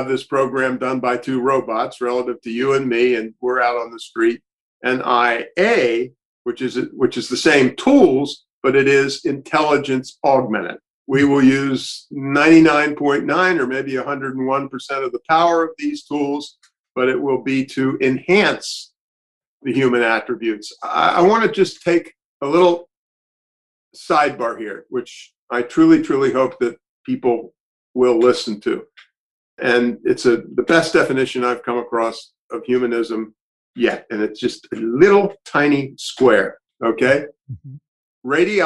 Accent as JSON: {"language": "English", "town": "Annapolis", "region": "Maryland", "country": "United States", "tie": "born or raised there", "also_born_or_lived": "Baltimore", "said": "I grew up near Annapolis, Maryland. I was an only child. I was born on the 7th of November, 1942, at the University of Maryland Hospital in Baltimore, Maryland."}